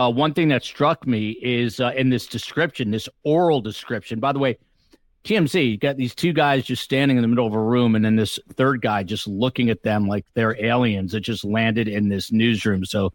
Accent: East Coast, United States; I'm from the East Coast and Hurley's from New Jersey, so got to root for them.

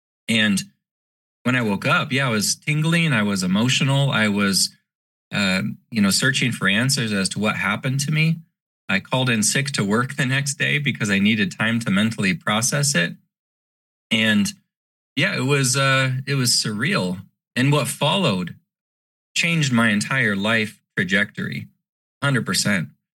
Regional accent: Omaha, Nebraska, United States; And I was invited onto a live radio show in my hometown of Omaha, Nebraska

